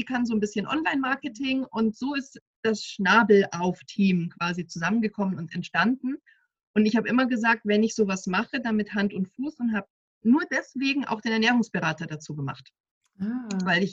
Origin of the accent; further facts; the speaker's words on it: Munich, Bavaria, Germany; now in Wasserburg am Inn, Germany; ich komme aus München, wohne mittlerweile im wunderschönen Wasserburg am Inn in Oberbayern. Bin jetzt 38 Jahre alt